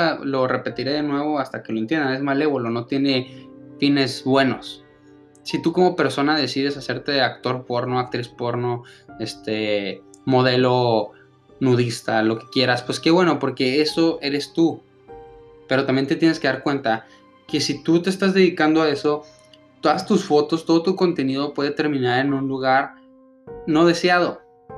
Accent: Ciudad Juárez, Chihuahua, Mexico; hablo de Ciudad Juárez porque es de donde yo soy, donde nací, bueno, no donde nací, la verdad, pero donde crecí. Siento que yo soy de ahí, por eso dije nací.

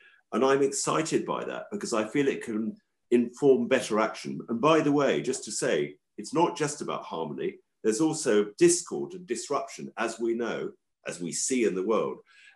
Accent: London, United Kingdom; we were a community of six people who got back to the land here in 1973 from London, because I grew up in London.

